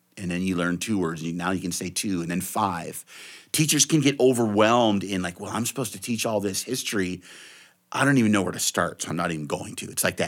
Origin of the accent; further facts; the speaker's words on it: Frenchtown, Montana, United States; I grew up in Frenchtown, you know, half a dozen miles from Council Grove where the Treaty of Hellgate Treaty of 1855 was signed